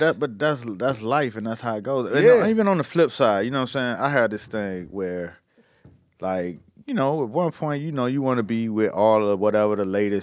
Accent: Miami, Florida, United States; I'm from Miami, home of some ignorant-ass music.

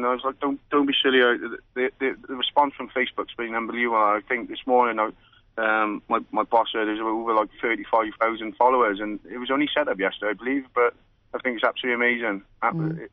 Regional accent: Wales, United Kingdom; Being a Welshman

